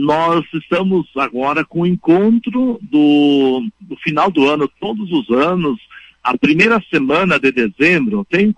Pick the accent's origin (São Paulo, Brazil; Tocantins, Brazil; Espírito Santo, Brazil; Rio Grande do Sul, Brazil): Rio Grande do Sul, Brazil; Barros Cassal; now in Bagé, Brazil; Dia 1º de dezembro, em Barros Cassal, na minha terra natal, foi a minha ordenação.